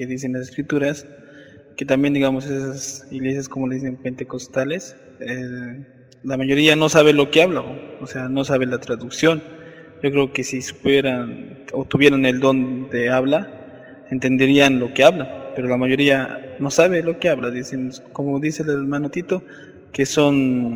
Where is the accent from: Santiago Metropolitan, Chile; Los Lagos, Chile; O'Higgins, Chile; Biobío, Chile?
Santiago Metropolitan, Chile; Santiago; de Santiago de Chile.